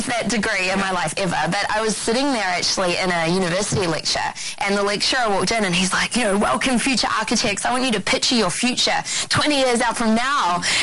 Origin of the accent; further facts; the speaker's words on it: Auckland, New Zealand; I grew up in Auckland, New Zealand